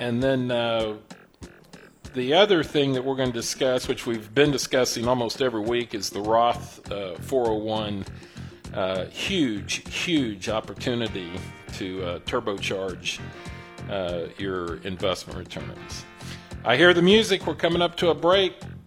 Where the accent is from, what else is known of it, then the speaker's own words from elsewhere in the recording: Houston, Texas, United States; As Marvin Zindler used to say many Friday nights when I was growing up in Houston.